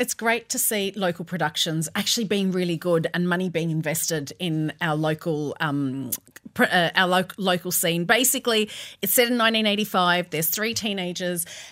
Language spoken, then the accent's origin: English; Australia; And for me as an Australian